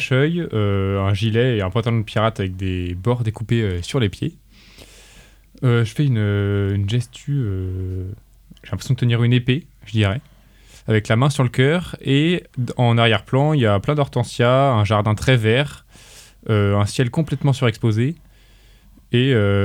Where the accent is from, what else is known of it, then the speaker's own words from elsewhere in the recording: Rennes, Brittany, France; 22 ans aussi, rennais depuis 22 ans, je suis né à Rennes.